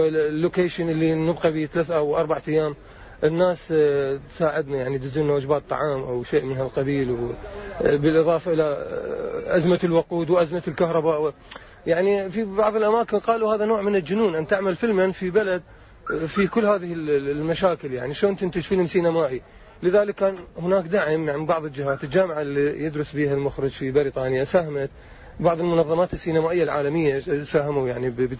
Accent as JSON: {"language": "Arabic", "country": "Iraq", "said": "أنا ممثل عراقي"}